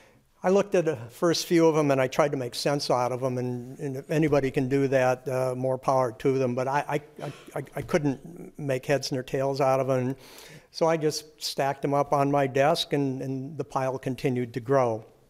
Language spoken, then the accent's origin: English; Lakeville, Minnesota, United States; I'm from Lakeville. I'm a lifelong Minnesotan.